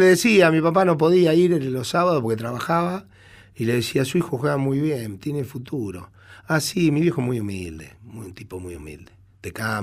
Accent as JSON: {"language": "Spanish", "town": "Quilmes", "region": "Buenos Aires Province", "country": "Argentina", "tie": "born or raised there", "also_born_or_lived": "Bahía Blanca", "said": "Yo nací en Bahía Blanca, me lo quería en Quilmes."}